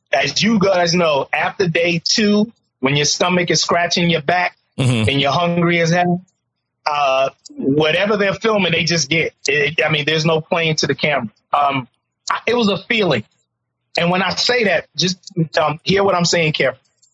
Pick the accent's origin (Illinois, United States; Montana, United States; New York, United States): New York, United States; New York City; the unique background of being born and raised in Harlem, mm-hmm. which is a uniquely black, socially conscious community.